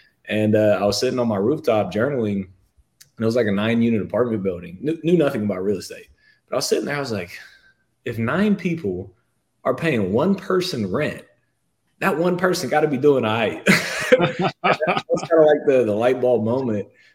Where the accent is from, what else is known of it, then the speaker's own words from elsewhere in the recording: Columbus, Ohio, United States; moved away; But I grew up in Columbus, Ohio, moved to Arizona to play a year of basketball out there at a prep school to pursue that NBA dream.